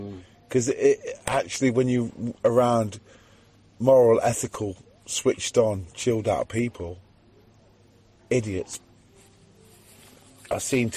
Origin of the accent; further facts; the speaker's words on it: Wales, United Kingdom; I'm Welsh, you know … and, you know, I want to be proud to be Welsh, and I am